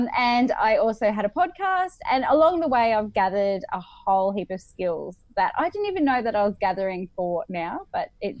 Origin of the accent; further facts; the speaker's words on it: Australia; I am very Australian. I have to ring in my Australian sometimes.